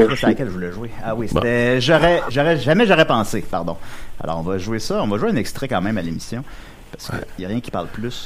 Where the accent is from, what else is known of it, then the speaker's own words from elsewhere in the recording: Quebec City, Quebec, Canada; moi et Nicolas, on vient de Québec